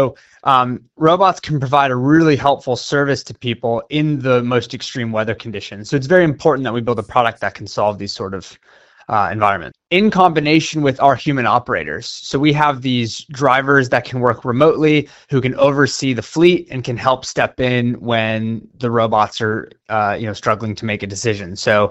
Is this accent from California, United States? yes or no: yes; Los Angeles, California, United States; Yeah, we're from Los Angeles, where we have pretty much perfect weather all year